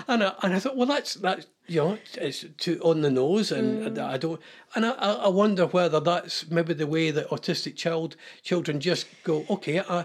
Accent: Scotland, United Kingdom; because I'm pessimistic at the best of times, I'm Scottish.

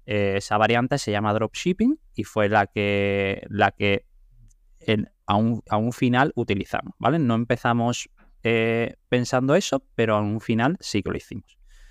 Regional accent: Seville, Andalusia, Spain; en Sevilla, nosotros somos sevillanos

